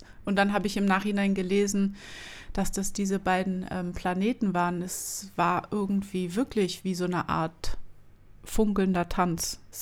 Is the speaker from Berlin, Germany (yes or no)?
yes; Berlin, Germany; Na, wir sind Berliner?